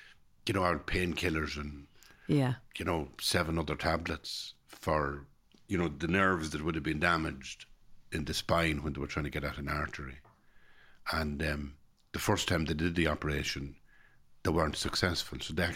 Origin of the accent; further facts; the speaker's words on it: Ireland; I sometimes think that our Christianity is very damaged by the damage of being Irish.